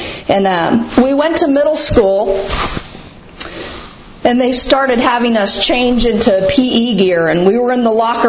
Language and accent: English; California, United States; I'm from California, and I had heard a lot about Akron.